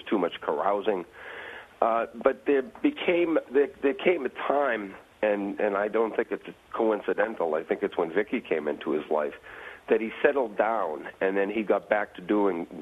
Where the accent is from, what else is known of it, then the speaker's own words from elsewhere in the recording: Boston, Massachusetts, United States; I'm from Boston. What can I say?